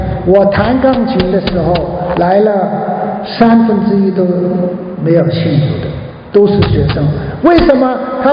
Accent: Guangzhou, Guangdong, China; 我的老家也是中国。我就知道，我6岁7岁的时候在广州读书，小学岭南小学，所以我也是中国人。

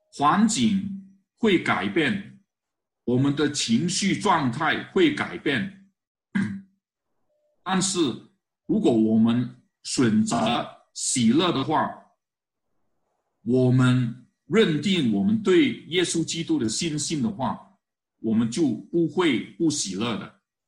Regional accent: China; 我们从中国来的弟兄姐妹

